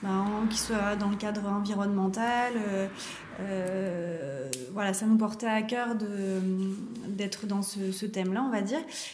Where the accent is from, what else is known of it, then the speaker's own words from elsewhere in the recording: Brioude, Auvergne-Rhône-Alpes, France; now in Clermont-Ferrand, France; moi, il faut savoir que je suis originaire de Brioude, donc voilà, c'est un peu un retour aux sources.